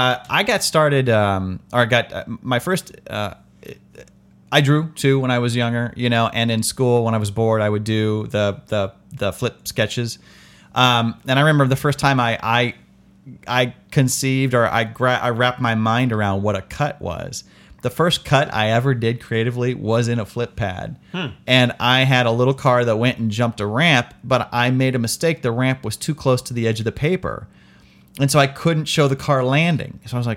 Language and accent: English; Indianapolis, Indiana, United States; I grew up in Indianapolis